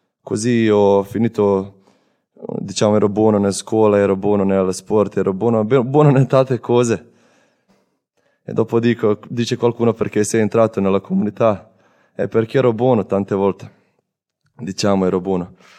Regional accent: Bosnia & Herzegovina; Italian is a second language; sono croato ma vengo da Bosnia, quindi è mia storia. Vengo da una famiglia semplice, cristiana, tradizionale cristiana

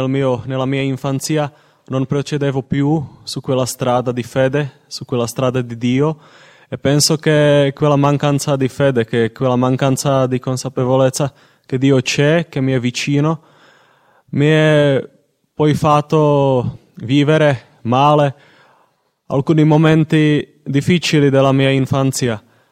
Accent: Czechia; now in Italy; ho 25 anni, vengo dalla Repubblica Ceca e da 4 anni sono in comunità Cenacolo.

